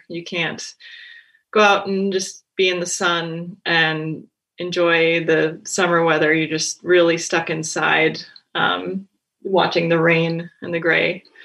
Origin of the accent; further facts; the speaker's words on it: White Bear Lake, Minnesota, United States; So I grew up in White Bear Lake, Minnesota